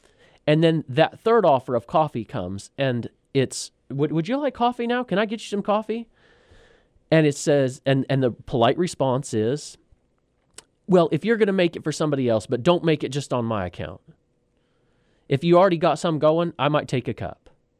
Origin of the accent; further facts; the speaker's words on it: Oregon, United States; So when I say out there, I'm talking about where I was raised in Oregon.